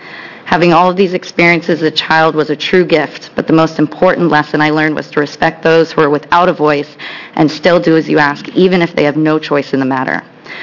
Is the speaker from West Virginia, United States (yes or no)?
no; Portland, Oregon, United States; I am from Portland, Oregon. I'm a small business owner in Portland. I'm also a lifelong equestrian horse owner. I grew up around rodeos and have a great respect for the American rodeo tradition.